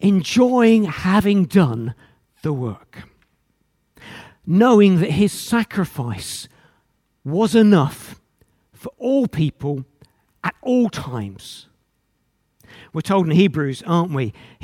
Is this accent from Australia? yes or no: no; England, United Kingdom; Perhaps it's because I'm English.